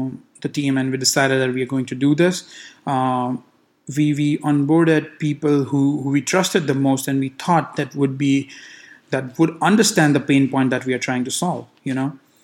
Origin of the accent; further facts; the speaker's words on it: India; I grew up in India, right?